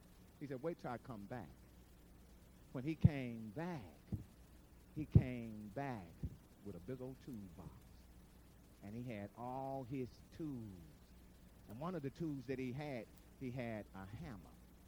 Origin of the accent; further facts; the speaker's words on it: Liberal, Kansas, United States; Growing up in Liberal, that was like a sin to not be happy.